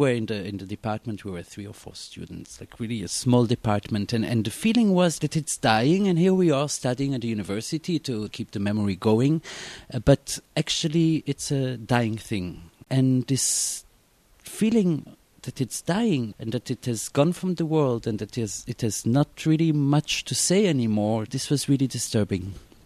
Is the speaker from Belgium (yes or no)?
yes; Antwerp, Flanders, Belgium; English is a second language; I was born in Belgium. I grew up in Antwerp, which is like really like a cosmopolitan Jewish city. I grew up with Yiddish, with French, Dutch, and of course also Hebrew.